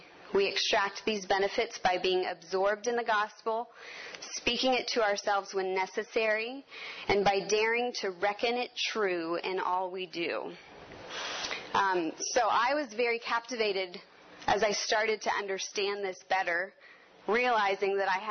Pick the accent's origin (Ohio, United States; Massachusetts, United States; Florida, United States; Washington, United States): Florida, United States; Maybe it's because we're from Florida, but I think about the crashing waves from the ocean.